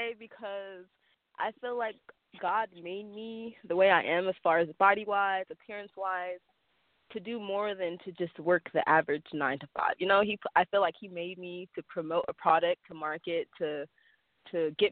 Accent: Sacramento, California, United States; I'm from Sacramento, California.

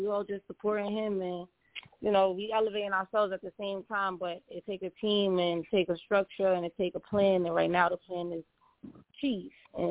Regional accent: Yonkers, New York, United States; I do the most. I'm from Yonkers, New York.

